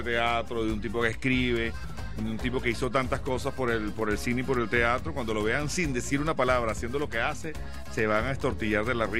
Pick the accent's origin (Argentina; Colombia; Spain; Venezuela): Venezuela; una habilidad para improvisar, que es un poco la característica nuestra como venezolanos.